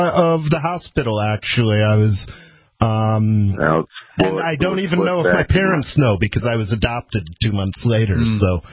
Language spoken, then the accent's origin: English; Jackson, Michigan, United States; born there; now in New Hampshire, United States; I was born in Jackson, Michigan.